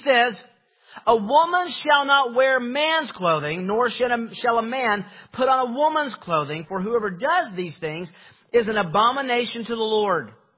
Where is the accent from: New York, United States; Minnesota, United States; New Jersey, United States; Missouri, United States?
Missouri, United States; Kansas City; I'm from Kansas City.